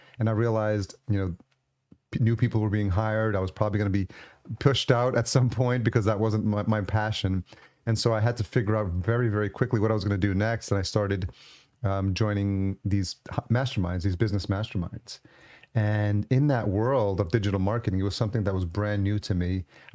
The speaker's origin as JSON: {"language": "English", "region": "New York", "country": "United States", "tie": "born or raised there", "said": "So I grew up in New York in the 80s and just around the time house music started."}